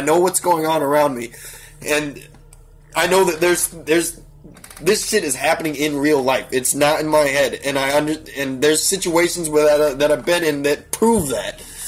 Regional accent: Seattle, Washington, United States; also born or lived in Arizona; because I was born in Arizona, and I had some crazy family issue, and I got adopted at a later age up here in Seattle

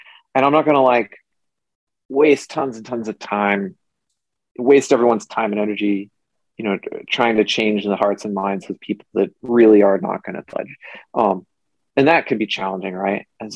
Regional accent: the South, United States; I grew up with a lot of homophobia. I grew up in the church. You know, I grew up in the South.

